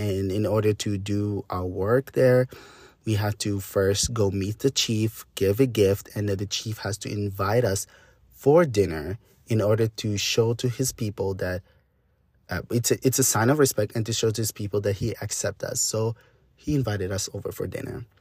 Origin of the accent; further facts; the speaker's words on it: Lebanon; now in United States; Growing up in Lebanon and also encountering so many cultures